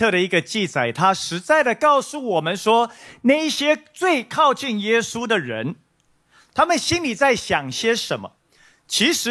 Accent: Taiwan; 也就是我们台湾人的动算啊

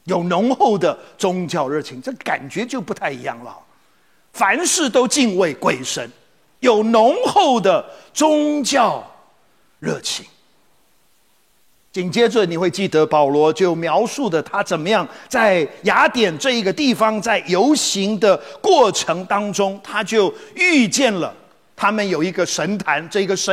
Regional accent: Taiwan; 我们台湾话说大背哈

